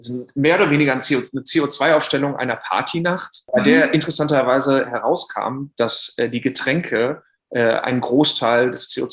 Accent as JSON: {"language": "German", "region": "North Rhine-Westphalia", "country": "Germany", "tie": "born or raised there", "said": "Also ich komme eigentlich aus, also bin aufgewachsen im Sauerland"}